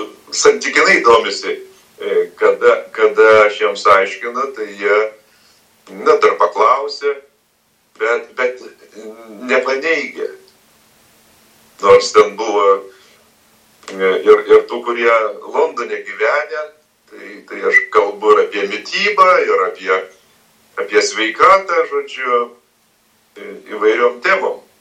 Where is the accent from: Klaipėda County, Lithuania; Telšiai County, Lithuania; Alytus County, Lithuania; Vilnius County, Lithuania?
Vilnius County, Lithuania; Vilnius; now in Kaunas, Lithuania; tai kodėl aš iš Vilniaus atvažiavau į Kauną?